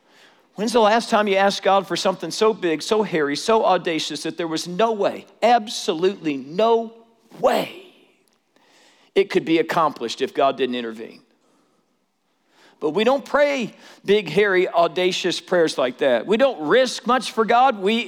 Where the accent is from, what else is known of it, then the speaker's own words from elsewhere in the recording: Kansas City, United States; I'm from Kansas City, and I'd just been here for a couple of years.